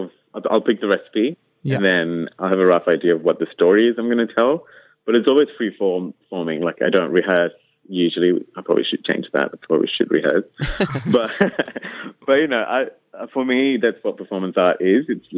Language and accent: English; Singapore; So I'm originally from Singapore as well.